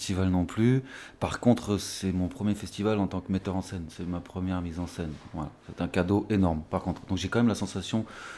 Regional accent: Auvergne-Rhône-Alpes, France; Je viens d'Ardèche, je suis venu ici pour le lycée théâtre.

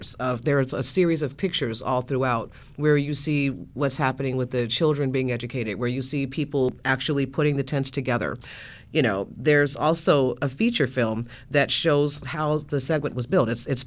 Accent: Chicago, Illinois, United States; now in Washington, United States; I grew up in Chicago, and I didn't really know about Resurrection City until a couple of years ago. I've only been in D.C. for a few years

